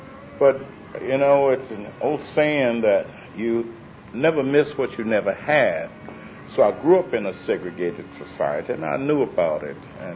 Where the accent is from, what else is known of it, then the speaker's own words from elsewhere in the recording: Mississippi Delta, United States; growing up in the Delta, white or black, their word was something very sacred.